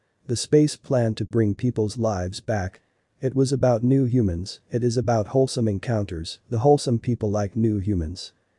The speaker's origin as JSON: {"language": "English", "town": "San Francisco", "region": "California", "country": "United States", "tie": "born or raised there", "said": "San Francisco. I grew up in San Francisco a long time ago. I lived in Hunters Point in the 60s and 70s. Then I moved to San Leandro."}